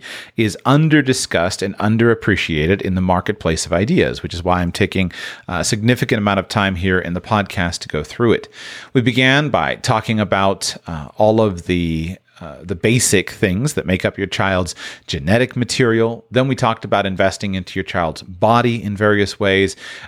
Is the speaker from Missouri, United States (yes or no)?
no; Florida, United States; I grew up in South Florida. I was surrounded by Spanish-speaking people on occasion, but I had no consistent exposure to the language.